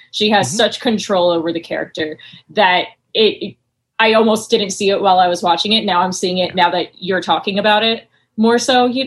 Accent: North Carolina, United States; I grew up in North Carolina.

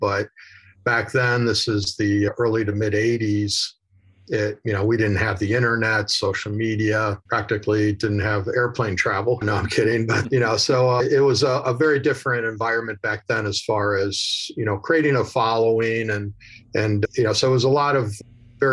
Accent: Chicago, Illinois, United States; I'm originally from Chicago, and I started traveling quite a bit when I was fairly young in high school.

